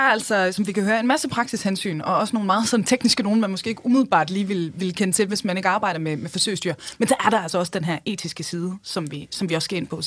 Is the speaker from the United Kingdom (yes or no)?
yes; England, United Kingdom; now in Denmark; fordi jeg er vokset op i England